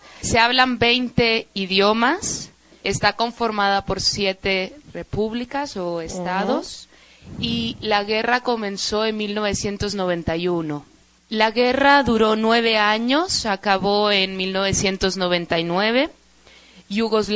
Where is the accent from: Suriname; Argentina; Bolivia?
Suriname; yo soy de Serbia